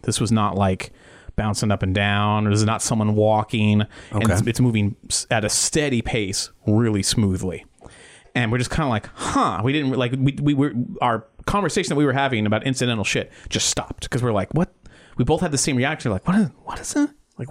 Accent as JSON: {"language": "English", "town": "Titusville", "region": "Florida", "country": "United States", "tie": "born or raised there", "said": "I grew up in Titusville, Florida."}